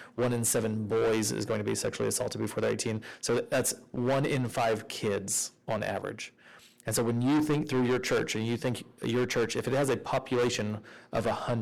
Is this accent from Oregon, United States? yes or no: yes; Oregon, United States; I was going to say, I'm from Oregon, and so it's just now lunchtime.